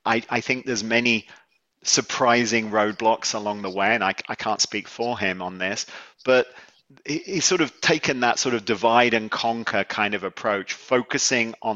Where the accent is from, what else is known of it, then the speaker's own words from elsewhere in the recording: United Kingdom; now in Boston, United States; maybe because we're both British people living in Boston